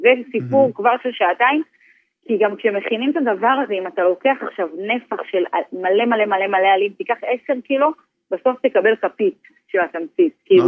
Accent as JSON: {"language": "Hebrew", "town": "Sharsheret", "region": "Southern District", "country": "Israel", "tie": "born or raised there", "said": "אני בתור ילדה, אני גדלתי במושב תוניסאי, שבאמת כולם שם דוברים ערבית, קוסקוס כל שלישי ושישי"}